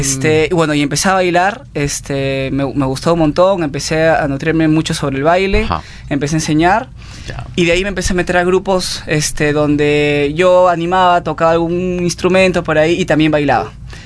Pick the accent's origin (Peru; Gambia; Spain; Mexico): Peru; Lima; No, soy de Lima, pero...